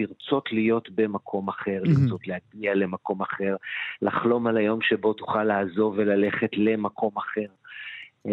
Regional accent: Holon, Tel Aviv District, Israel; אני חושב שחולון היום היא עיר מאוד שונה מחולון שאני גדלתי בה

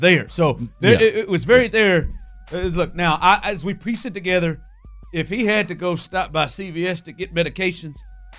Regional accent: Waco, Texas, United States; Nope, I grew up in Waco, the Waco area, and they called it horses.

